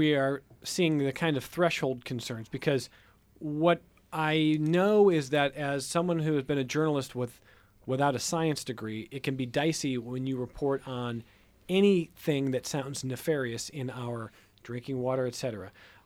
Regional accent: Cleveland, Ohio, United States; I'm from Cleveland.

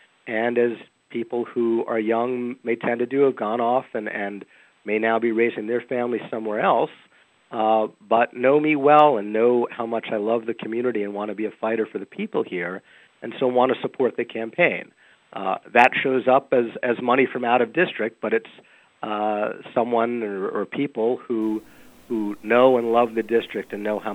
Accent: New York, United States; I grew up in the Hudson Valley in Ulster County and was raised in a small business family

